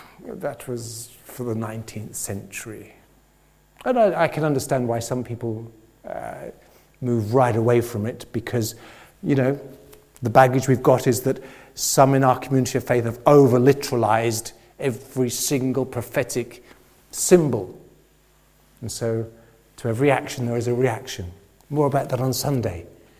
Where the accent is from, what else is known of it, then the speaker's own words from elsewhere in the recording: Oxford, South East England, United Kingdom; A few weeks ago, I was in Oxford, my hometown.